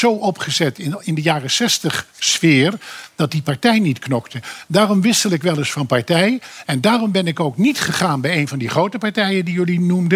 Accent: Tilburg, North Brabant, Netherlands; wij komen allebei uit Tilburg.

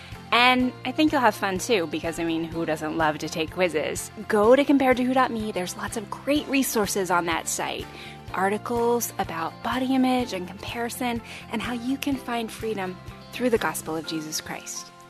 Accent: East Coast, United States; We are both from the East Coast and we had friends and families on the East Coast

